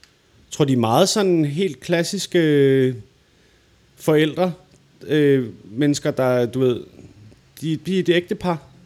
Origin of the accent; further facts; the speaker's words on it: Holme-Olstrup, Zealand, Denmark; Jeg kommer fra en lille by, der hedder Holm Ostrup, som ligger i nærheden af Næstved.